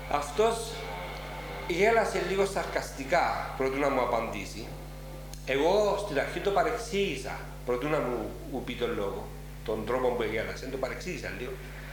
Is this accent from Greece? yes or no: no; Cyprus; moved away; Το μόνο που θυμάμαι που με παραπονεί λίγο είναι ο τρόπος που έφυγα από την Κύπρο.